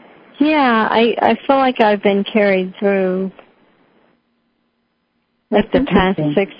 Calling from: Westchester, Ohio, United States; I'm in Westchester, Ohio.

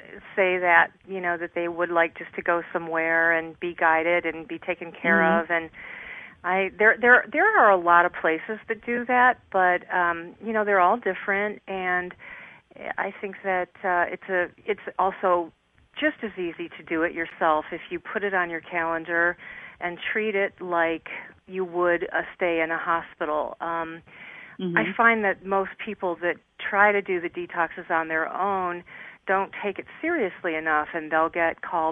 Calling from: San Francisco, California, United States; I'm calling from San Francisco today.

